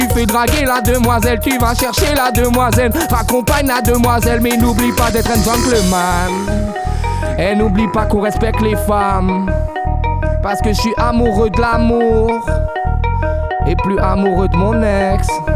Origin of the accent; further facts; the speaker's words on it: Guadeloupe; also born or lived in Montpellier; C'est mon petit côté antillais en fait. T'as pas capté? Moi je viens de Guadeloupe. Ravine Guadeloupe et Ravine Montpellier en même temps.